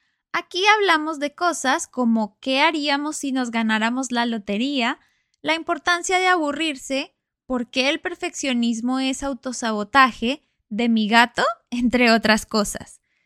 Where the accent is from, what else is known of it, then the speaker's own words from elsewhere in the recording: Colombia; Como ya lo sabes, yo crecí en Colombia, en Latinoamérica, y cuando uno crece siendo hispanohablante nativo